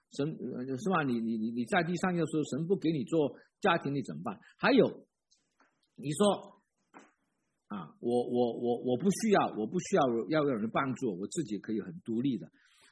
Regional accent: Guangdong, China; 我们以前呢，我们广东人叫那些老师叫先生

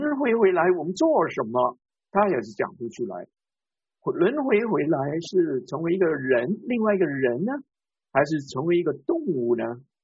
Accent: Hong Kong; born there; 我自己是福建人，但是我是在香港出生的，所以我可能告诉你我是香港人。

